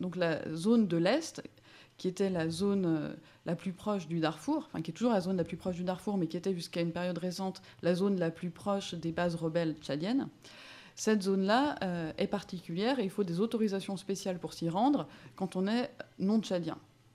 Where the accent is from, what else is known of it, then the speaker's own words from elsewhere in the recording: France; je suis une étrangère, parce que je suis une Française, parce que je suis une blanche.